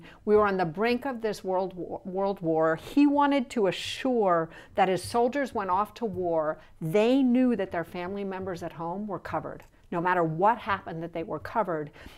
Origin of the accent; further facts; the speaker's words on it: Northeast, United States; I have the honor that I actually grew up a Protestant, and I was brought up in the Northeast in a fairly liberal family